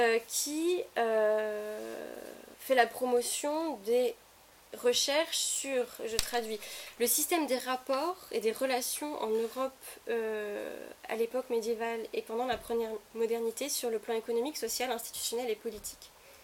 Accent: France; accent: French; je suis désolée pour mon accent français, il a coupé au couteau.

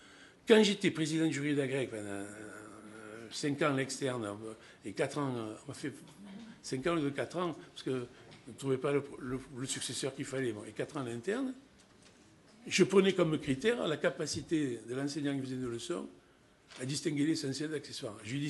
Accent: Marseille, Provence-Alpes-Côte d'Azur, France; now in Paris, France; un des trois lycées de ZEP de Marseille, où je suis originaire, vous pouvez l'entendre dans mon accent. Bien que je sois à Paris depuis 30 ans, je n'ai pas perdu l'accent.

